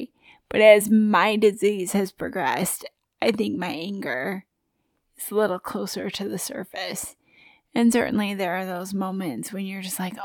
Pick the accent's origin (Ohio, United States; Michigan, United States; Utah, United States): Michigan, United States; And so I play euchre. I'm from Michigan. If you're not from Michigan, you may not play euchre often, but it's like lifeblood here in the state, shaped like a hand.